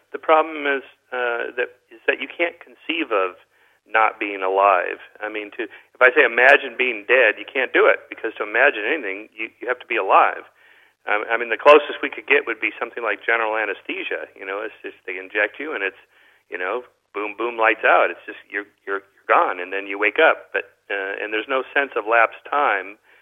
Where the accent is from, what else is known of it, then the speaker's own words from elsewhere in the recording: California, United States; I'm from Southern California.